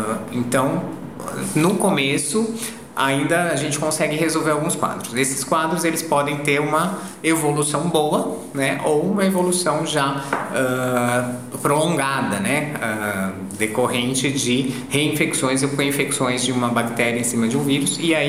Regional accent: São Paulo, Brazil; now in Guaporé, Brazil; estou no sul há mais de um ano, né? Vivo com a minha família em Guaporé. E nós viemos de São Paulo, né? Eu tenho 44 anos, vivi a minha vida inteira em São Paulo.

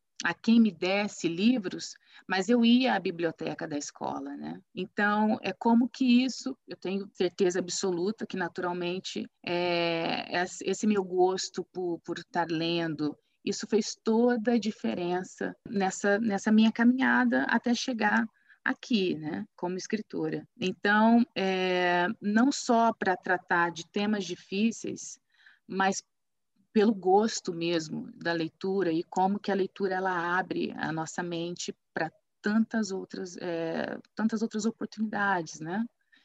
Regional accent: São Joaquim da Barra, São Paulo, Brazil; quando eu cresci, né, em São Joaquim da Barra, no interior de São Paulo

